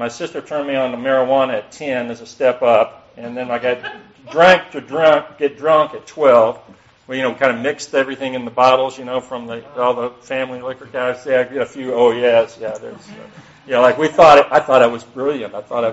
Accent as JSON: {"language": "English", "town": "Atlanta", "region": "Georgia", "country": "United States", "tie": "born or raised there", "said": "So I was born in Atlanta in Georgia Baptist Hospital back in 1955. I'm 62 years old. Get all the stats out of the way. I'm one of those rare natives"}